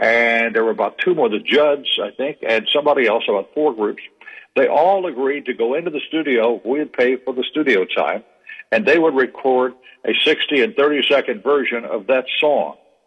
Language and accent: English; Dreyfus, United States; where I grew up was a place called Bearwater, which was really a place called Dreyfus.